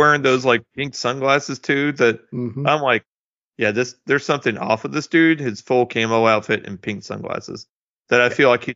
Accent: Springfield, Missouri, United States; I come to find out is from my hometown of Springfield, Missouri.

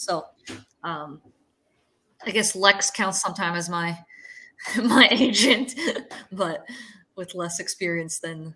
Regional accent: Sarnia, Ontario, Canada; So I drove home to Sarnia, which is my hometown, right after school today.

